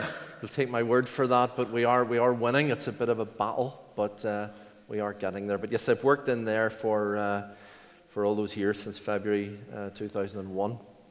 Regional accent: Belfast, Northern Ireland, United Kingdom; But my upbringing was not in Newton Ards particularly, but in East Belfast. And I grew up in Ballyhackamore.

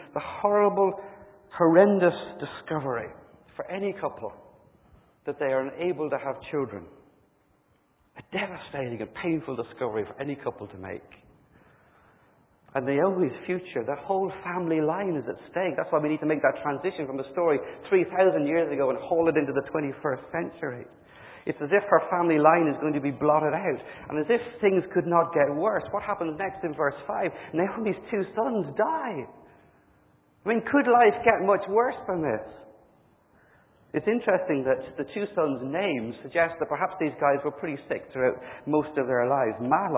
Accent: Dublin, Leinster, Ireland; now in Northern Ireland, United Kingdom; Or maybe I should say that if I grew up in Dublin and I'm living here in Northern Ireland

